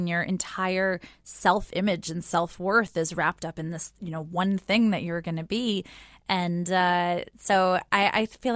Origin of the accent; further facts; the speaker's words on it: New York, United States; We grew up outside of New York City. They switched me to a private school inside of New York City so that I could study opera more.